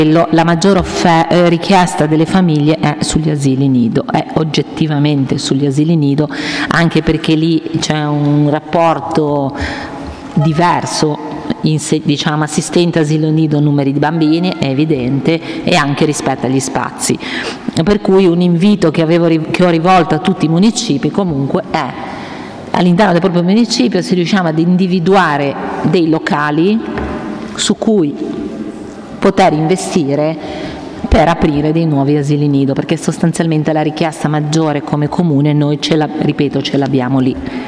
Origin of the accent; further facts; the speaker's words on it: Genoa, Liguria, Italy; io sono del Ponente, ci tengo a dirlo, da Cornigliano un po' siamo figli di nessuno